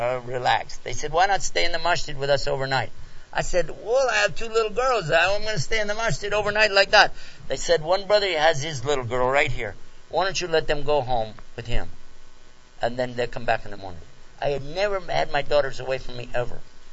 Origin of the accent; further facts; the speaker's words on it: Texas, United States; And I'm a Muslim from Texas, and I don't know Arabic, and I don't know Urdu.